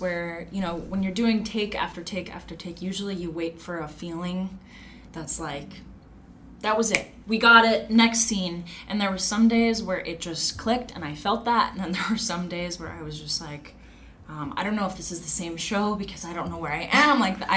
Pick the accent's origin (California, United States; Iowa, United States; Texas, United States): California, United States; Long Beach; your shirt says Long Beach. I'm from Long Beach.